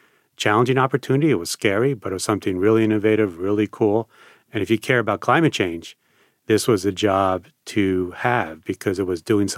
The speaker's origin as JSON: {"language": "English", "region": "New York", "country": "United States", "said": "I'm originally from New York and was working in criminal justice."}